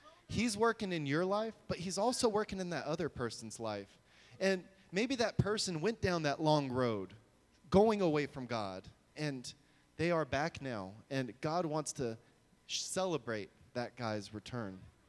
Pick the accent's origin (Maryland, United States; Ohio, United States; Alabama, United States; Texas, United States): Texas, United States; This is like Southern Baptist church territory here in Dallas-Fort Worth area. In my hometown of about 17,000 to 20,000 people, there's one Southern Baptist church.